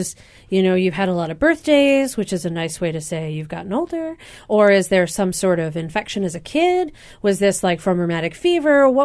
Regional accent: Pennsylvania, United States; she is an interventional cardiologist at Straub Clinic and Hospital who hails from Pennsylvania, my home state.

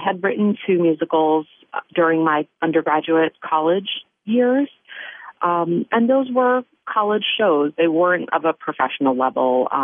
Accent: Philadelphia, Pennsylvania, United States; now in New York, United States; But I was born and raised in West Philly, not too far from 49th and Baltimore, on a little street called St. Bernard Street.

